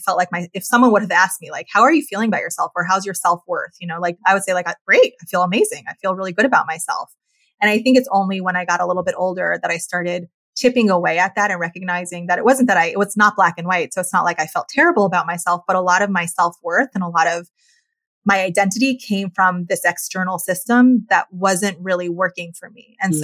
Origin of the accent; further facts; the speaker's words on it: New York, United States; also born or lived in Colorado; I was raised in New York, born in Colorado, but we moved when I was young, youngest of five children.